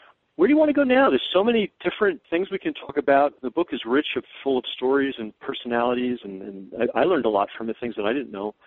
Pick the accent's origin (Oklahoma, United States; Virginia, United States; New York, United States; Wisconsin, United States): New York, United States; I grew up in New York. I learned music in New York. It's where I got my education and everything.